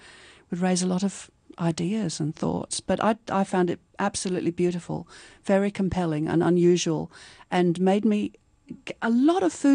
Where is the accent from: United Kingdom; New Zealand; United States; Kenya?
United Kingdom; England; I'm English, and as a young student, the American Army military came and put a war base with cruise missiles, nuclear weapons, on Greenham Common, which was a public land, big area.